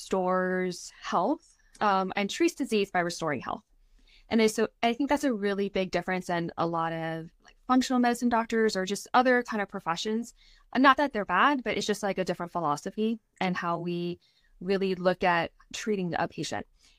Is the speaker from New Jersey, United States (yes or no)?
no; Hawaii, United States; I worked at a mall, and this was in Hawaii. So I'm originally from Hawaii.